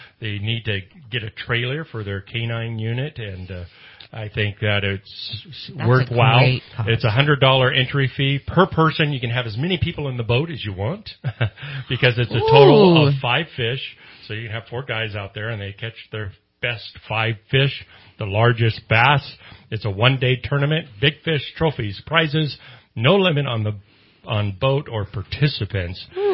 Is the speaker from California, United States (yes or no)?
yes; Redding, California, United States; Now, when I go around and I tell people that I'm from Redding, California, you know what they say?